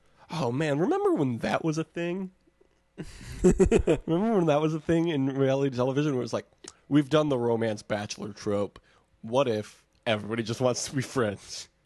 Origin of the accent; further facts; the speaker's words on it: Michigan, United States; I'm from Michigan. I know how to pronounce Mackinac.